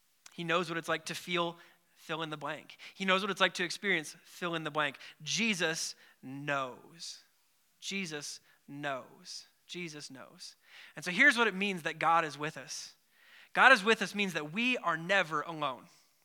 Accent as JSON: {"language": "English", "town": "Wautoma", "region": "Wisconsin", "country": "United States", "said": "I said, yeah, I'm from Wautoma, the Christmas tree capital of the world."}